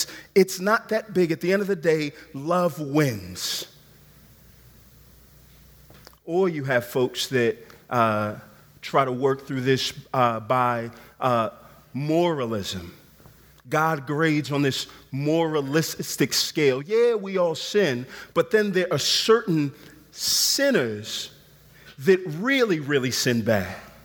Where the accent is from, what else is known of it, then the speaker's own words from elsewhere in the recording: Houston, Texas, United States; I grew up in Houston, Texas, in the South, in church.